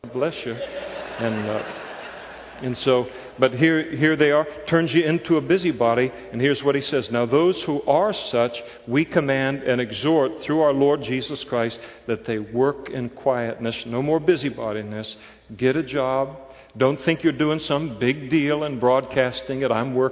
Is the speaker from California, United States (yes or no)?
yes; Napa, California, United States; I grew up in Napa. Now they call it the Napa Valley. But when I grew up in Napa, the restaurants weren't nearly as expensive. They weren't nearly as nice. We had a Sizzler and stuff like that. Blue collar, absolutely blue collar city.